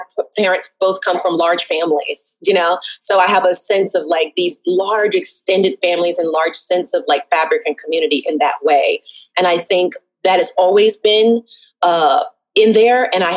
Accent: the South, United States; I mean, I'm born and raised in the South

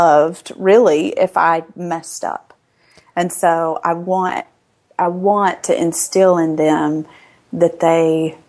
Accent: the South, United States; But growing up in the South, in the church, I think a lot of the culture in the 80s

